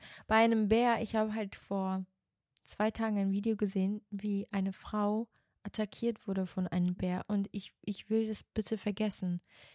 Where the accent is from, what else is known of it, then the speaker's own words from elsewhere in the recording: Portugal; Also, ich bin ja Portugiesin.